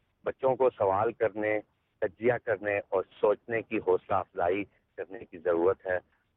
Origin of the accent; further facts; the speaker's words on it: Islamabad, Islamabad Capital Territory, Pakistan; now in New York, United States; اور میرا تعلق اسلام آباد سے ہے اوریجنلی, اور اس کے علاوہ نیو یارک میں پچھلی 2 دہائیوں سے ہوں.